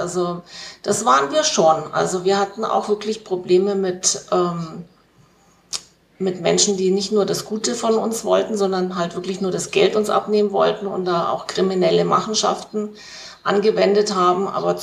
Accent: Germany; now in Costa Rica; Und dann sage ich, ja, ich bin eine Alemana Tropicalizada, also hier eine Dschungeldeutsche, würde ich sagen. Also ich würde mich wahrscheinlich schon schwer tun, wieder in Deutschland zu leben, nach so vielen Jahren.

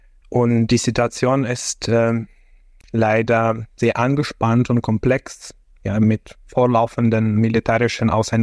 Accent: Odesa, Odesa Oblast, Ukraine; German is a second language; in Odessa, meine Heimatstadt, wurde auch mehrmals geschossen, dass auch mein Haus in Odessa, also unser Haus, durch einen Raketenangriff auch beschädigt wurde.

